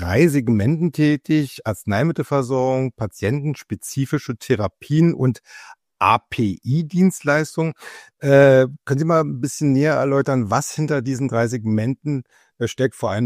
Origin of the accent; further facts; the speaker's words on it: Berlin, Germany; moved away; da Medios aus meiner alten Heimat Berlin kommt.